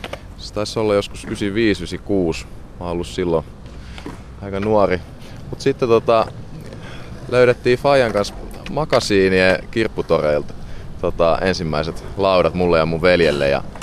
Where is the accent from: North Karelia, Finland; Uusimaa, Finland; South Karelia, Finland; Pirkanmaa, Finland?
Uusimaa, Finland; Vantaa; Me muutettiin ala-asteella, kun mä olin tokan luokalla, niin tänne Martinlaaksoon.